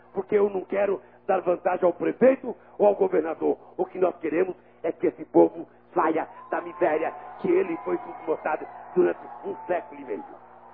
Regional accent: Northeast Region, Brazil; born there; Eu nasci no Nordeste. Não tive grandes estudos.

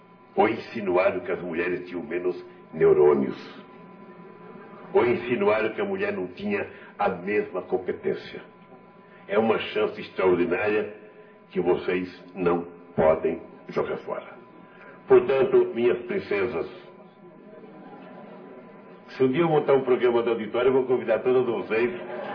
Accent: Pernambuco, Brazil; moved away; quando eu vim de Pernambuco, meu pai tinha duas mulheres.

